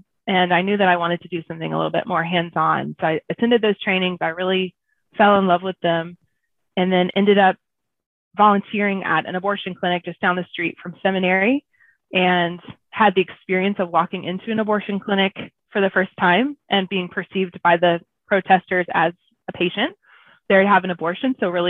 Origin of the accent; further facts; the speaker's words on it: Georgia, United States; Yeah, so I grew up in Southeast Georgia in a small town